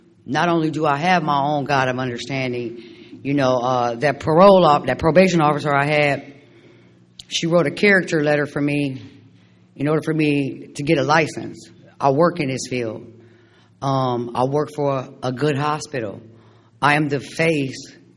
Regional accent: Akron, Ohio, United States; I'm from Akron, Ohio. Not just Ohio. I'm from where it started.

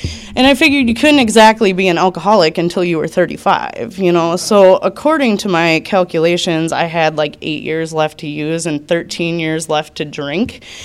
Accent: Houma, Louisiana, United States; I was born in Houma, Louisiana, and I grew up a little different than most people, you know.

